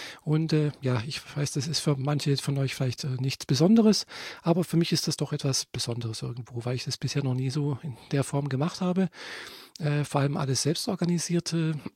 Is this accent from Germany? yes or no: yes; Friedrichshafen, Baden-Württemberg, Germany; born or raised there